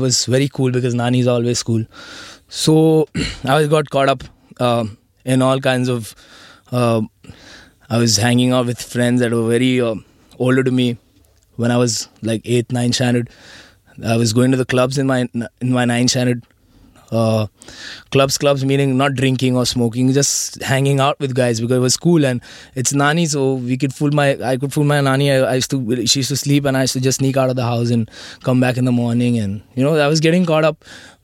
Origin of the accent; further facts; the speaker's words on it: Mangalore, Karnataka, India; And I also come from Karnataka. I'm from Mangalore.